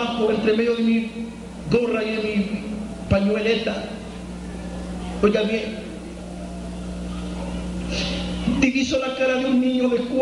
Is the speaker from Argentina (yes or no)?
no; Soyapango, San Salvador, El Salvador; me enviaron, óigame bien, a Soyapango, el lugar de donde yo soy originario.